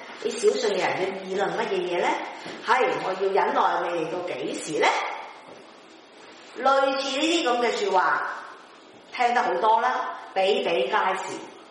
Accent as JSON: {"language": "Cantonese", "country": "China", "said": "我們是中國人，我想找一個中國的字來形容。"}